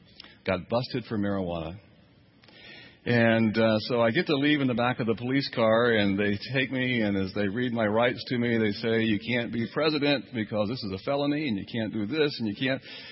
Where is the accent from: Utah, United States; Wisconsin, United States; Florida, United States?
Florida, United States; Orlando; I was born here in Orlando in the last millennium, the past millennium. And I grew up, my family of origin, they really weren't religious people.